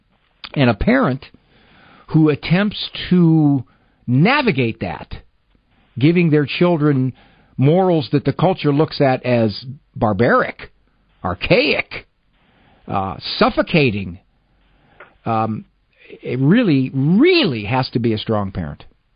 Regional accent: Massillon, Ohio, United States; Marine from Massillon, Ohio, my hometown turf.

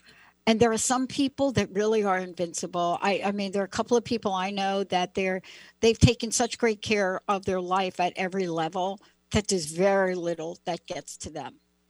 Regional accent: East Coast, United States; also born or lived in New Jersey; You know, I grew up on the East Coast. So, you know, I lived in a part of New Jersey later on in my life.

